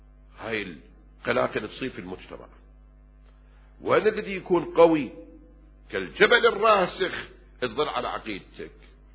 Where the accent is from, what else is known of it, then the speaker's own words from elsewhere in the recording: Kuwait; الحين هاي عندنا بالكويت أكثر البيوت عندهم خدامات